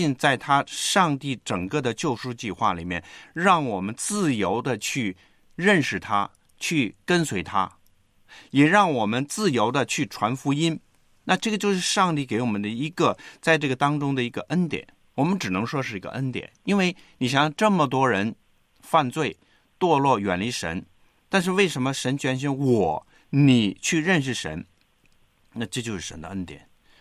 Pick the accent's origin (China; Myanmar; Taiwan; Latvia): China; 所以神给我们中国人有一个特别的地方